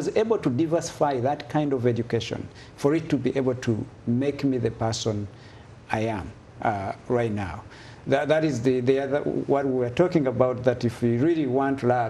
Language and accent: English; Kabale, Central Region, Uganda; So that is Masaka, Rwabenge, Kabale there.